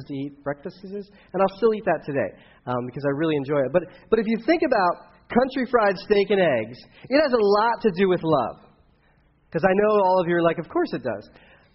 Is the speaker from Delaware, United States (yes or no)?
yes; Delaware, United States; Where I grew up in Delaware, it was like, you know, Kendra calls it the New Jersey.